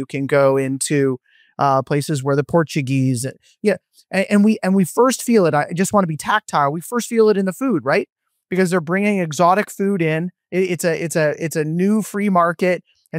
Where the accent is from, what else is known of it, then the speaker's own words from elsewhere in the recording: Guelph, Ontario, Canada; I grew up in Guelph, Ontario